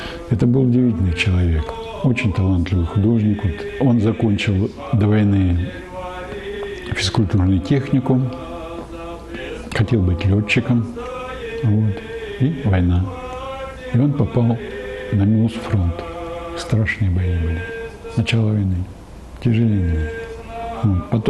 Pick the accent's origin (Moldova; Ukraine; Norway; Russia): Russia; Rostov-on-Don, Rostov Oblast; now in Starocherkasskaya, Russia; Я в прошлом ростовчанин, а уже 20 лет я живу и связан с станицей Старочеркасской.